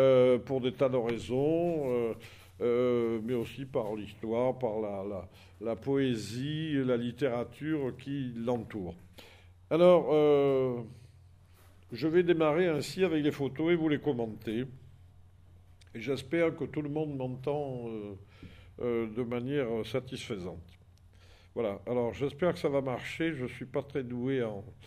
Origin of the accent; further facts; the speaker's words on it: Arles, Provence-Alpes-Côte d'Azur, France; born there; Je vous rappelle que je suis né dans Arles, qui est une ville au sud de la France, au bas du Rhône